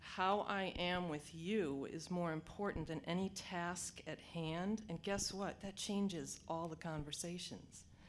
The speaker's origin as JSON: {"language": "English", "town": "Woodbury", "region": "New York", "country": "United States", "said": "I'm from Woodbury in the Mattituck Unitarian Universalist Society."}